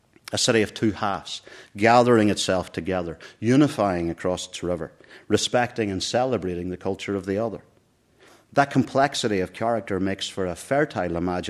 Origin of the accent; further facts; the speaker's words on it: Derry, Northern Ireland, United Kingdom; As a child growing up in the Waterside, this duality in the city was impossible to ignore.